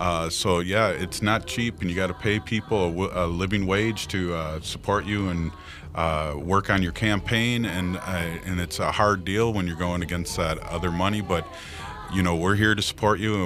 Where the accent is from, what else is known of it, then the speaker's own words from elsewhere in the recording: St. Paul, Minnesota, United States; That's dark money because I'm from St. Paul.